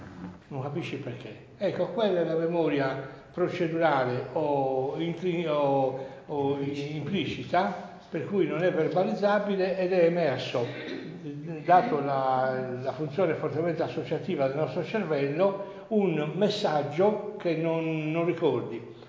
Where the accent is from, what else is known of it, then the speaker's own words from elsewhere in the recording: Sassari, Sardinia, Italy; se voi mi chiedete adesso che cosa facevo da bambino a Sassari, vi dico dove vivevo, di che colore erano le mura di casa